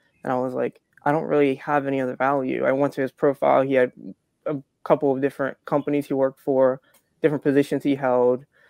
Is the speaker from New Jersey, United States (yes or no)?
yes; Atlantic City, New Jersey, United States; I was originally from South Jersey. Atlantic, I grew up Atlantic City.